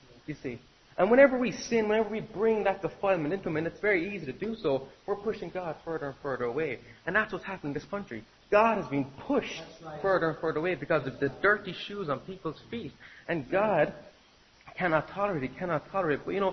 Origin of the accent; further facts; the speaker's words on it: Cork, Munster, Ireland; accent: Cork; Okay, so here if I'm speaking fast in my Cork accent, you're just going to keep up, read the verses, you'll get the picture, right?